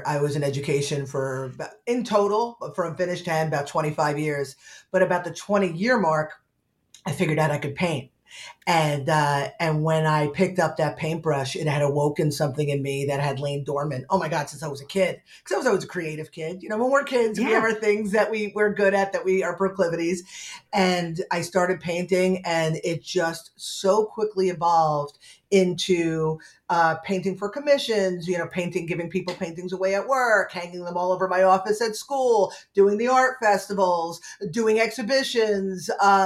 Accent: New Jersey, United States; now in Stuart, United States; No, I'm in Stuart, Florida, but you know, when you're grown in Jersey, you're always Jersey, you know?

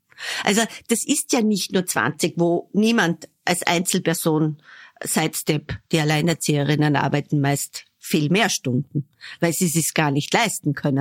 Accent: Burgenland, Austria; Sie haben schon gesagt, ich komme aus dem Südburgenland.

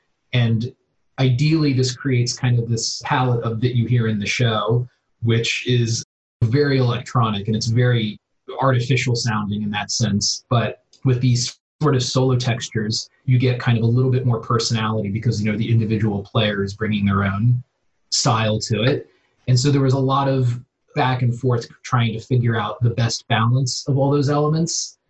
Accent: Pennsylvania, United States; also born or lived in Florida / Burbank, United States; I grew up sort of split between outside of Philadelphia in Pennsylvania and then in Florida.

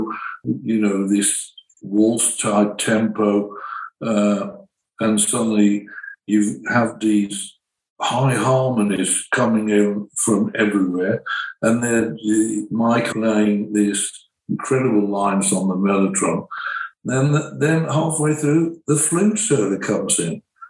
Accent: Birmingham, West Midlands, United Kingdom; He came from a more folk place, and I came from Birmingham heavy engineering energy.

